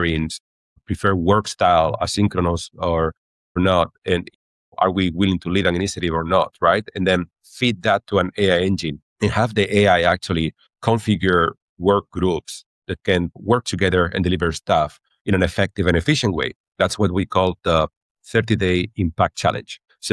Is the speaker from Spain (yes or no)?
yes; Cordoba, Andalusia, Spain; English is a second language; So I come originally from Spain, from a city in the south called Cordoba.